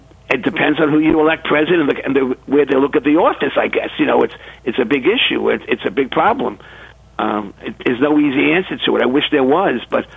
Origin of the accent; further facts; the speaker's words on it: Queens, New York, United States; born there; It's an historic site in Jamaica, Queens, where I was born.